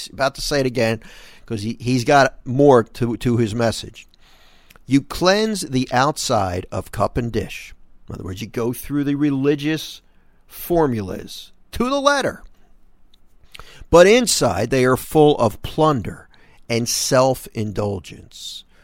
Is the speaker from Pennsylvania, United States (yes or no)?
yes; Philadelphia, Pennsylvania, United States; I'm from Philly. I'm from Philadelphia. Grew up in the northeast section of Philadelphia. Live in South Jersey, right over the bridge from Philly.